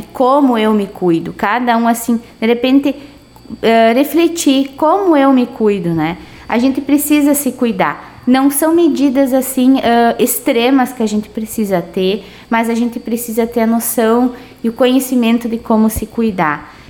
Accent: Rio Grande do Sul, Brazil; o chimarrão é bom, todo mundo gosta, nós somos gaúchos, gostamos de um bom chimarrão.

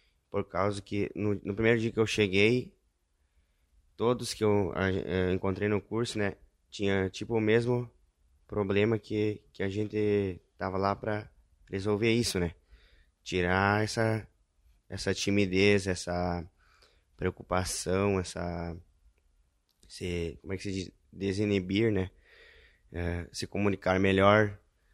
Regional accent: Alto Alegre, Brazil; Venho da cidade de Alto Alegre. tenho 29 anos, né?

